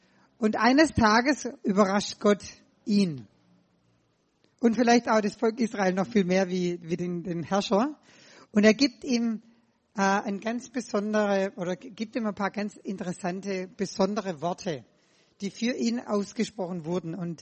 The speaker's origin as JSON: {"language": "German", "region": "Baden-Württemberg", "country": "Germany", "tie": "born or raised there", "moved": "yes", "lives_now": "Hawaii, United States", "said": "Ihr hört es, ich komme aus Schwaben, gebürtig aus dem Schwabenland. Ich hoffe, ich brauche keinen Übersetzer. Wohne aber schon seit 20 Jahren jetzt in Hawaii."}